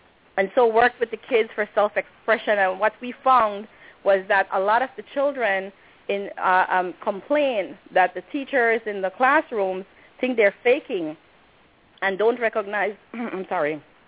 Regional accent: Belize; we basically go around and tell people we're from Belize

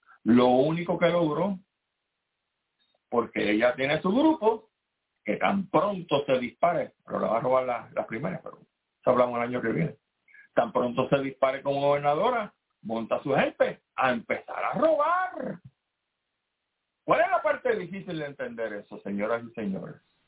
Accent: Puerto Rico; Entonces, lo más doloroso, y lo digo como puertorriqueño

